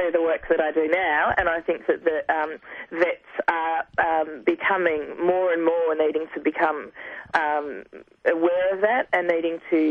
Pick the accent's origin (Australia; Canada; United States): Australia; Melbourne, Victoria; I'm a veterinarian from Melbourne.